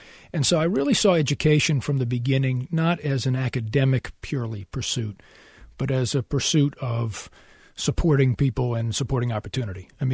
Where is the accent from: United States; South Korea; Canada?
United States; New Hampshire; which is kind of what my home state of New Hampshire was like, I thought, growing up.